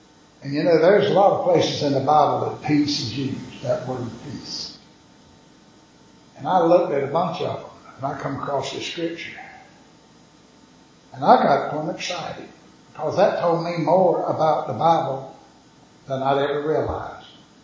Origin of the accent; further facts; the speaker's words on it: Washington, United States; I'm from Washington. Now, folks from Washington got a tendency to be a little bit on the rough side.